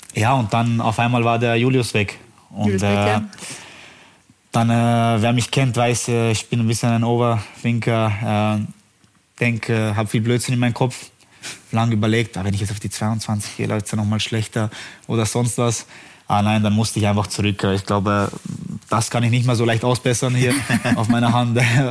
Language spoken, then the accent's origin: German; Bosnia & Herzegovina; was sehr Großes für Bosnien, für mein Heimatland